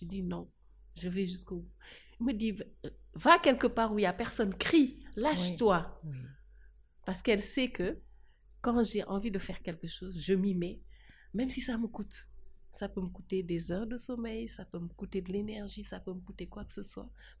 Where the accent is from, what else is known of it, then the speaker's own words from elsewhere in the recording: Dakar, Senegal; J'ai passé toute mon enfance dans des quartiers populaires de Dakar, comme la Médina, comme HLM et comme HLM Grand Médine. Donc voilà où j'ai passé pratiquement toute mon enfance de 0 à 18 ans avant d'aller donc étudier à l'étranger.